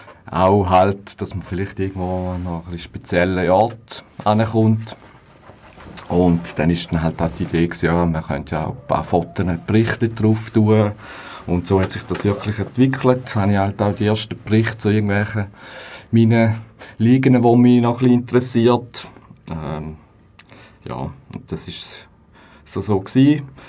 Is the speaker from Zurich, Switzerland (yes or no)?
no; St. Gallen, Switzerland; now in Bern, Switzerland; bin in St. Gallen, wo in Bern gestrandet ist.